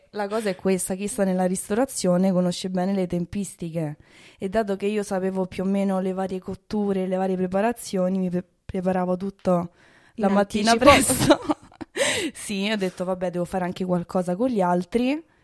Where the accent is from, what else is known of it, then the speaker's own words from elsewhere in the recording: Rome, Lazio, Italy; ho 22 anni e vengo da Roma.